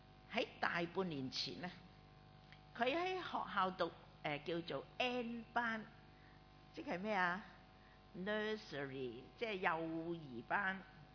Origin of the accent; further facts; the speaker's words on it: Hong Kong; 我簡直呢在香港來說呢，我的生活一直都是過著平穩寧靜的